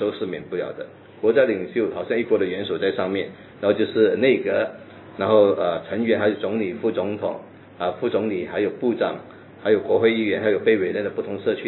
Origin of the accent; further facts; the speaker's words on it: Singapore; 我们说我们也是新加坡人